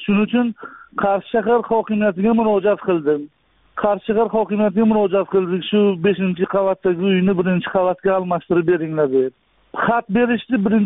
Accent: Koson District, Kashkadarya Region, Uzbekistan; born there; Men 1977-yil Koson tumanida tug'ilganman.

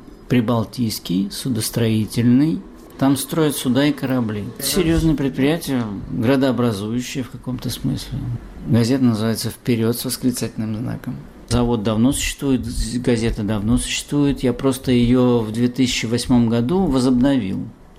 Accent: Ceadir-Lunga, Gagauzia, Moldova; moved away; Он называется Чадыр-Лунга, через дефис. Это юг Молдовы. Это вообще гагаузская часть Молдовы. Мы не гагаузы, родители мои не относятся к этому коренному населению. Они просто приехали туда, познакомились и поженились там. Я там жил до 18

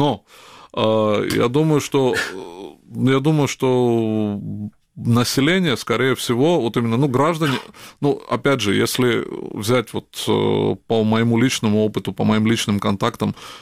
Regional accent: Tbilisi, Georgia; я сам, будучи родом из Грузии, я постоянно вот поддерживаю связи с родиной. Ну, будучи из Тбилиси, я часто там бываю.

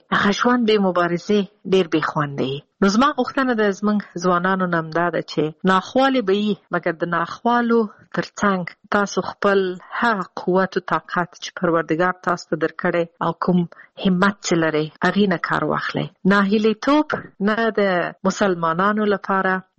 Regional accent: Afghanistan; moved away; دا چې زه د افغانستان باندې یم، زه ورځې شمیرم چې زه بیرته کله خپل ملک ته ځم

